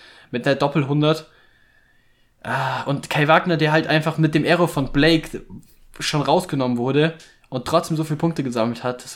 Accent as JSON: {"language": "German", "town": "Mainz", "region": "Rhineland-Palatinate", "country": "Germany", "said": "Als Mainzer kann ich natürlich schon trotzdem sagen"}